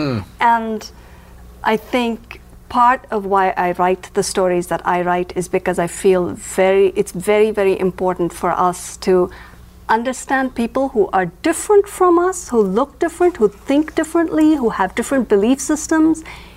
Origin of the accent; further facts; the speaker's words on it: India; I grew up in India.